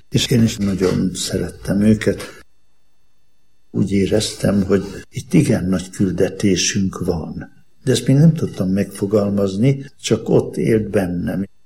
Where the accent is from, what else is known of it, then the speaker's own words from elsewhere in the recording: Almásfüzitő, Komárom-Esztergom, Hungary; born there; A Dunaparton születtem almásvizitőn, és akkor az még gyönyörű volt a környéke, környezete.